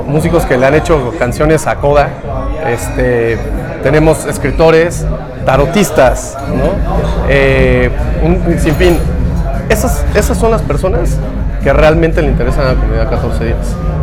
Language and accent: Spanish; Mexico; nuestra importancia como mexicanos.